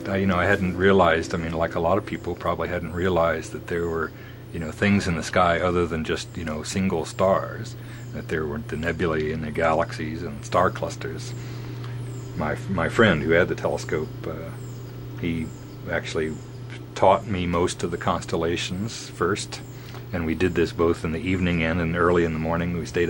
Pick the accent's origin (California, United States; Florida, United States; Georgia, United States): Florida, United States; particularly growing up in Florida.